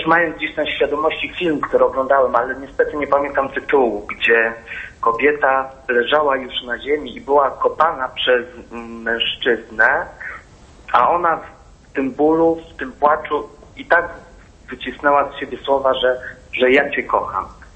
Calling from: West Pomeranian Voivodeship, Poland; Koło Koszalina.

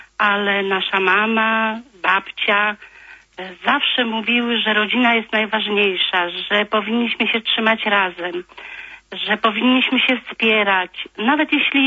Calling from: Olsztyn, Warmian-Masurian Voivodeship, Poland; Kłania się … z Olsztyna.

